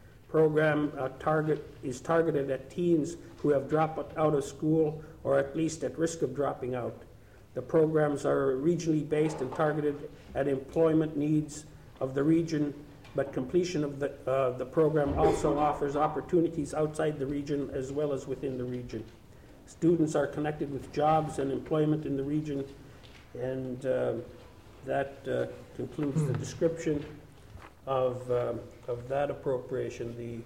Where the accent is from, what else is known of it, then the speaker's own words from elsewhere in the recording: Bethel, Alaska, United States; a People's Learning Center that is located in my hometown of Bethel.